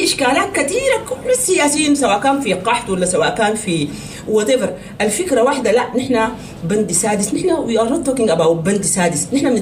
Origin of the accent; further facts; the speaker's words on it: Sudan; احنا سودانيين سودانيات